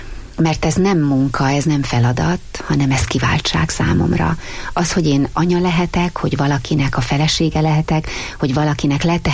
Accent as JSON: {"language": "Hungarian", "town": "Sátoraljaújhely", "region": "Borsod-Abaúj-Zemplén", "country": "Hungary", "tie": "born or raised there", "said": "A férjemmel úgy terveztük az életünket, hogy Sátoraljaújhelyen új helyen maradunk. Mind a ketten ott születtünk, ott volt és ott van a családunk, ott vannak, akik szeretnek minket."}